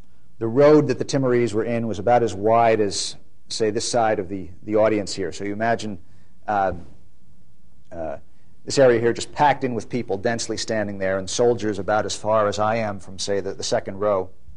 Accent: United States; I said, "No, no, we're not from Australia, from America."

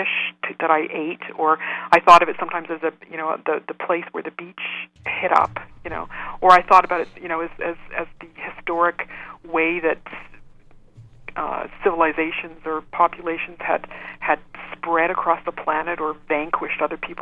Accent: Saskatchewan, Canada; Well, I grew up in Saskatchewan, so I started off with some of the same questions.

